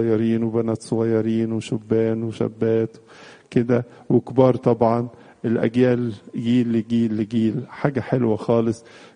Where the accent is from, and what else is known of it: Egypt